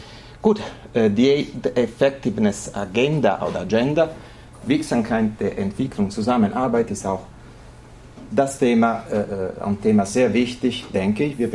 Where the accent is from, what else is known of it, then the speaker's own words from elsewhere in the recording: Italy; Und ihr habt schon verstanden, ich bin Italiener, deswegen buonasera.